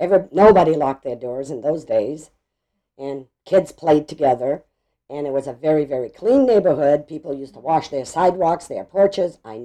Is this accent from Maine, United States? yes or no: yes; Lewiston, Maine, United States; I was born in Lewiston, Maine, 1944, October 23rd.